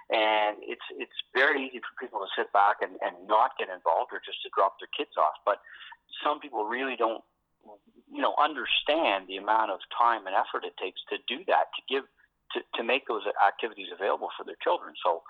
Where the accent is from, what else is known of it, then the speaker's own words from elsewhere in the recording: Sackville, Nova Scotia, Canada; Born and raised in Sackville here, just in Middle Sackville, out by Silver Lake.